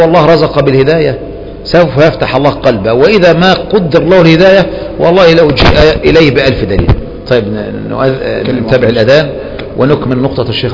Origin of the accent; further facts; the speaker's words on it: Egypt; هؤلاء علماء نوابغ في بلدنا مصر